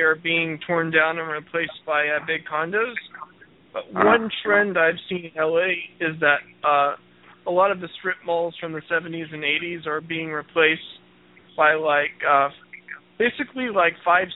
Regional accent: Westwood, California, United States; when I grew up in Westwood, and there was this local mall called Westside Pavilion

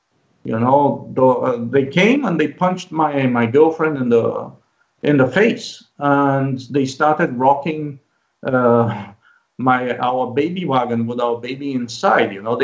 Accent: Brazil; born there; English is a second language; The fact that I was born in Brazil overrules any common sense, any logic, any fact, any point, anything.

